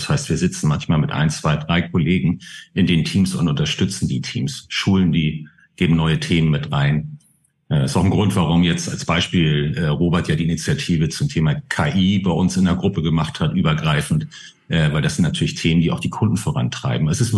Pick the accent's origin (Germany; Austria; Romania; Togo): Germany; Hamburg; Als Hamburger. Und ich könnte eigentlich 8 Tage die Woche Fisch essen.